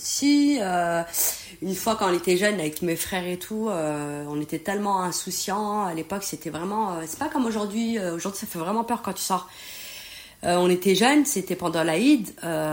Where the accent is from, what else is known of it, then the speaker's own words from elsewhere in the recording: Paris, Île-de-France, France; now in Bondy, France; j'ai 42 ans, donc je suis née à Paris 19e. J'ai vécu dans le 18e pendant 20 ans, et actuellement je vis à Bondy depuis 15 ans.